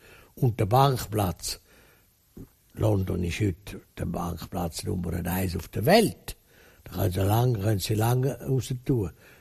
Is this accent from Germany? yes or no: no; Switzerland; Und vor allem das Ansehen, das wir als Schweizer dort haben.